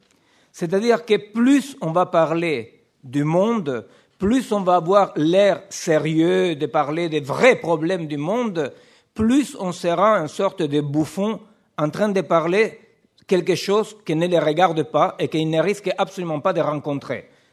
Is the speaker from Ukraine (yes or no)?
no; Argentina; je suis argentin, bien qu'un habitant depuis très longtemps, depuis mon exil en France, je suis argentin.